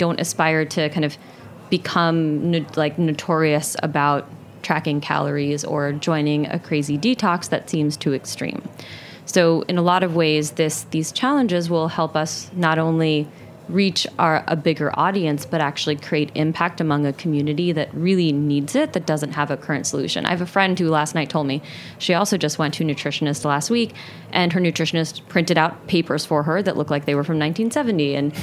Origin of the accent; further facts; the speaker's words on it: New Jersey, United States; I grew up in New Jersey. I know what you're talking